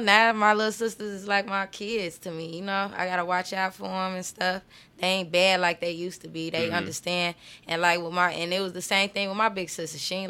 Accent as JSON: {"language": "English", "town": "Chicago", "region": "Illinois", "country": "United States", "tie": "born or raised there", "said": "Southside, 81st and King Drive."}